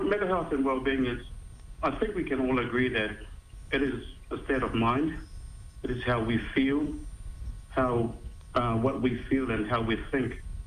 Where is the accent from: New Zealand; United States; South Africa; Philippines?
New Zealand; also born or lived in Tokelau; Okay, so I was born in Tokelau, in Ngātahu Tokelau, and I came over to New Zealand as a young boy. Went to boarding school here in Wellington and up in Auckland, Wesley College